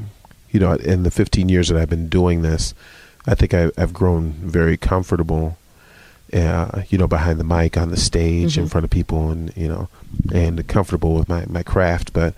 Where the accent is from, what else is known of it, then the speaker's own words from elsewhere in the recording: Virginia, United States; also born or lived in Detroit, Michigan; You know, I am actually originally from Virginia.